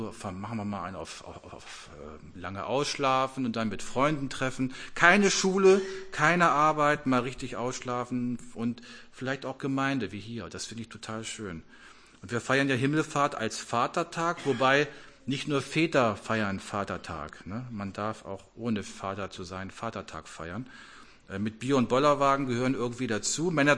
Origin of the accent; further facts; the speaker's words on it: Abbesbüttel, Lower Saxony, Germany; Ich komme ja aus Abbesbüttel